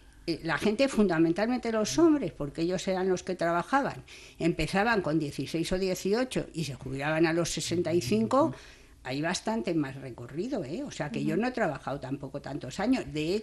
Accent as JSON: {"language": "Spanish", "town": "Madrid", "region": "Community of Madrid", "country": "Spain", "said": "Pues yo soy de Madrid, quiero decir que la situación allí era totalmente diferente."}